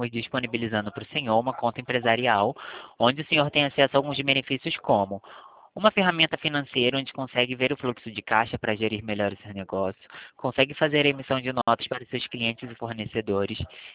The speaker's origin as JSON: {"language": "Portuguese", "region": "Rio de Janeiro", "country": "Brazil", "said": "eu sou do comercial do Santander, sou do Rio de Janeiro"}